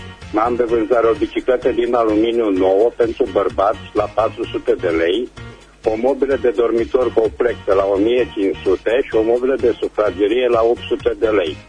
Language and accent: Romanian; Reșița, Caraș-Severin, Romania; sunt din Reșița